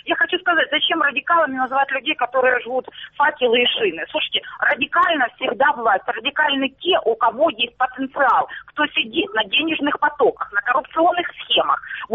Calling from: Luhansk Oblast, Ukraine; Луганщина.

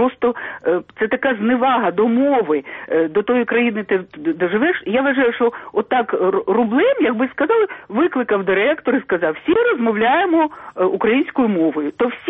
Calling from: Kyiv, Ukraine

